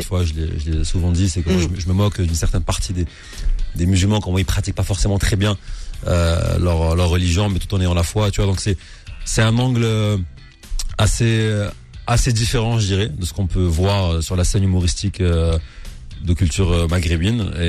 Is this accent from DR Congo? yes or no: no; Algeria; also born or lived in Tunisia; now in France; moi je suis algérien comme tu le sais, j'ai vécu quelques années en Tunisie, donc forcément j'ai cette double culture algéro-tunisienne, même si je suis pas tunisien. Française forcément, parce que voilà, j'ai vécu en France, hein. Je suis venu en France pour mes études, j'ai fait un lycée français avant.